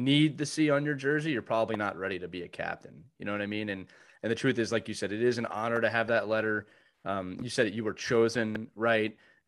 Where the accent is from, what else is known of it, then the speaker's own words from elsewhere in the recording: Pennsylvania, United States; I'm from Pennsylvania, so you're surrounded, Josh.